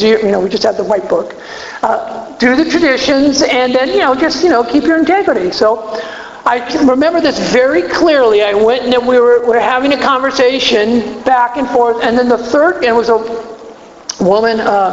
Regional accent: California, United States; I'm from Southern California. So if I have a funny accent, just remember, it ain't me that has the accent. It's you.

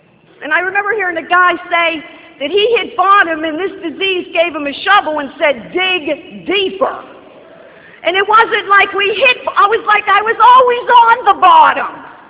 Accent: Pittsburgh, Pennsylvania, United States; I hail from the Pittsburgh area in Narcotics Anonymous.

